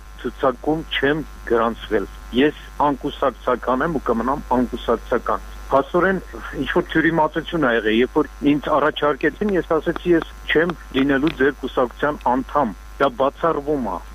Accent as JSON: {"language": "Armenian", "region": "Yerevan", "country": "Armenia", "said": "Ես ազատ երևանցի եմ"}